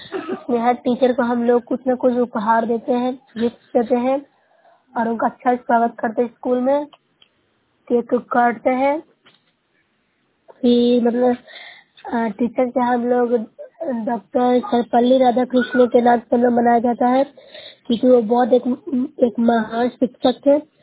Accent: Bihar, India; मैं नौसरा ब्लॉक से हूँ, जिला नालंदा के निवासी हूँ।

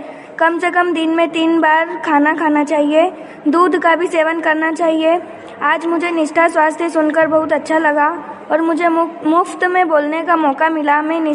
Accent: Umarda, India; मैं ग्राम उमरदा से हूँ।

